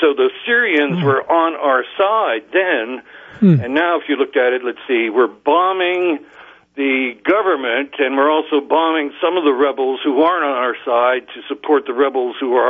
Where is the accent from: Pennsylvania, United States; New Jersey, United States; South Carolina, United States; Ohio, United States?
Pennsylvania, United States; Uniontown; Yes, I worked at my hometown newspaper, Uniontown Newspapers Incorporated, for 8 years.